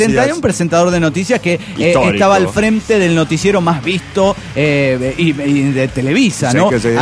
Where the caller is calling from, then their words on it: Buenos Aires, Argentina; de Buenos Aires, Argentina.